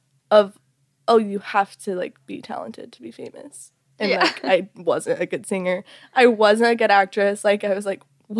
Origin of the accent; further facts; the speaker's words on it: Utah, United States; now in Los Angeles, United States; So I'm from Utah, but I just moved to LA, and I don't even know what I do.